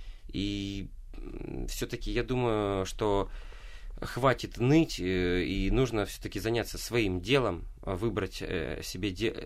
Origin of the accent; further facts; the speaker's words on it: Donetsk Oblast, Ukraine; also born or lived in Russia; now in Kyiv, Ukraine; Я сам родился в России, вырос в Донецкой области, живу уже много лет в Киеве.